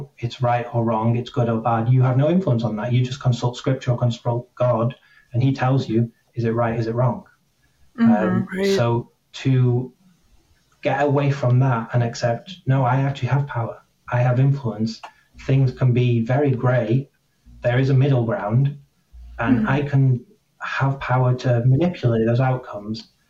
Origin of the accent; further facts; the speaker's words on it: Wales, United Kingdom; because I was raised in Welsh education. So my most of my primary and all of my secondary school education was in the medium of Welsh.